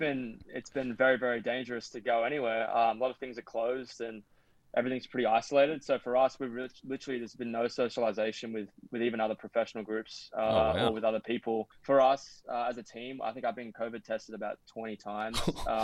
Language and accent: English; Australia; it was crazy, especially as an Australian. You don't get to experience that too much.